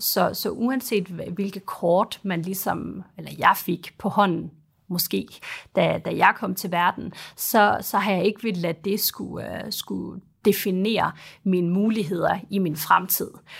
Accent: Aalborg, North Denmark Region, Denmark; af en dansk mor og en libanesisk far. Og faktisk, ja, født og opvokset i Aalborg

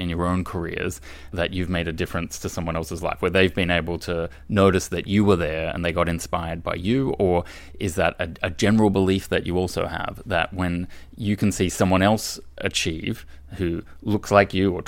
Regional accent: Australia; I was growing up in Australia at the time

